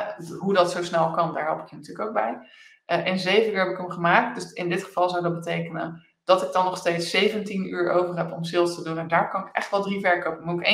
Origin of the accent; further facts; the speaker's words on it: Rotterdam, South Holland, Netherlands; Ik ben Rotterdammer, ik hou van lekker nuchter en concreet en praktisch.